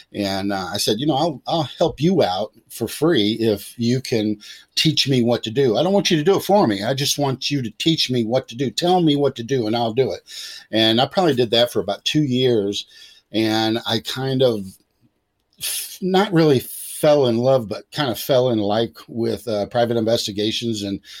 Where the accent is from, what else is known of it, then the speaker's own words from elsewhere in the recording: San Diego, California, United States; born there; I was born in San Diego, so Virginia Beach to San Diego or wherever I was living to San Diego.